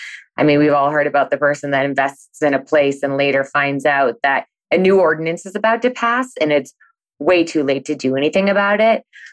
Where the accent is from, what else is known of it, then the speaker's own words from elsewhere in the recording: New Hampshire, United States; And I'm from New Hampshire. I grew up on the seacoast of New Hampshire.